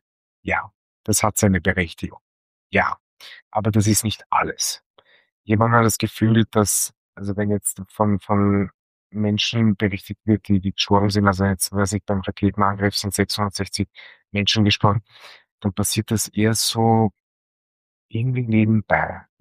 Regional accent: Vienna, Austria; Wenn ich in Wien bin und wenn ich an dem Wohnhaus vorbeigehe, im 5. Bezirk in Margareten, wo ich aufgewachsen bin

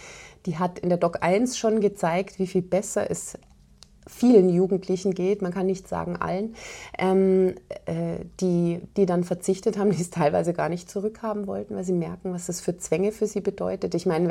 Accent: Germany; moved away as an adult; now in Austria; Ich darf nicht sagen für uns Österreicher, weil ich bin eine Deutsche, man hört es, aber ich bin schon 13 Jahre hier.

